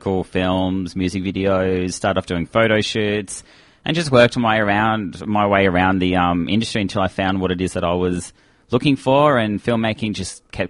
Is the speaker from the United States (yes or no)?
no; Melbourne, Victoria, Australia; I'm not from Perth. I'm from Melbourne.